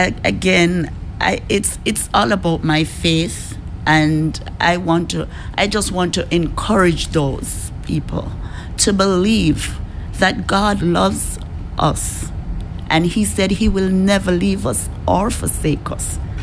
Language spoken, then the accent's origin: English; Jamaica; moved away; I'm originally from Jamaica.